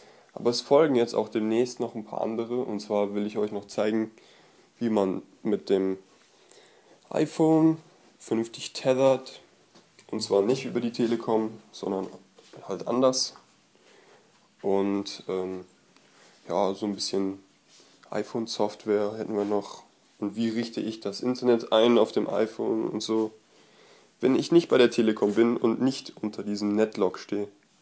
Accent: North Rhine-Westphalia, Germany; Weil hier so als Kölner slash Aachener muss man da ja dann doch einige Kilometer zurücklegen.

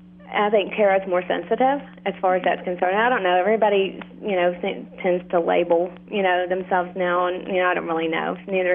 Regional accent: Alabama, United States; I grew up in Alabama, in a very small town in Alabama

